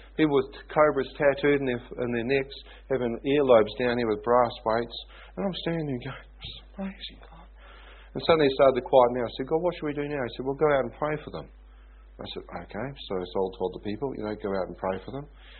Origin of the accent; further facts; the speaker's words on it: New Zealand; I said, "I'm from New Zealand."